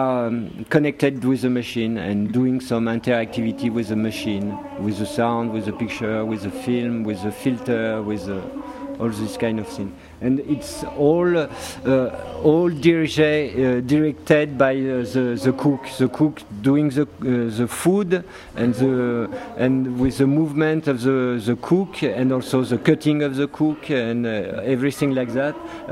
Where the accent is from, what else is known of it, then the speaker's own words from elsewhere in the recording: France; English is a second language; now in Berlin, Germany; I'm from France, but I'm living in Berlin.